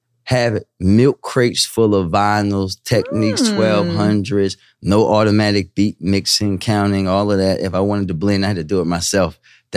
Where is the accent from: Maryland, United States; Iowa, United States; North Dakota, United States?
Maryland, United States; Baltimore; I grew up in Park Heights in Baltimore, so not much is gonna scare